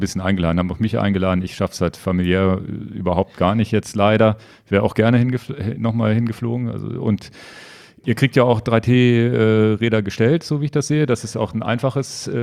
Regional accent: Lower Saxony, Germany; als Niedersachse

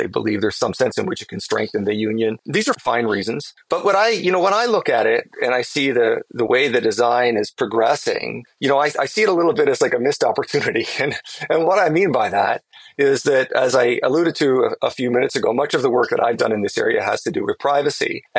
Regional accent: Canada; I'm Canadian, by the way.

